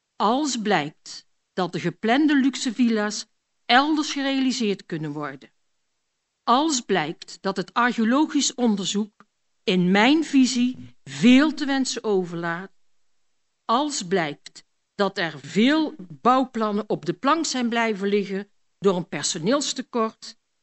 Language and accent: Dutch; Boxtel, North Brabant, Netherlands; En ik ben nu geboren en getogen in Boxtel. Maar nu reeds bijna 50 jaar woonachtend in S.